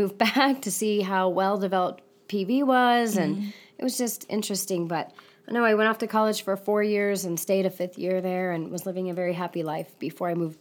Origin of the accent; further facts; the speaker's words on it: Farmington, New Mexico, United States; also born or lived in Durango, Colorado; I've lived in Farmington most of my life. I was born actually in Durango, Colorado. But it was an overnight thing, so yeah. I never lived there.